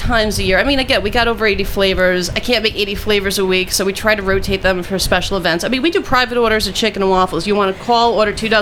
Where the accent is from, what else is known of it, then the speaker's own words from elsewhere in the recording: Brooklyn, New York, United States; We're from Diker Heights in Bay Ridge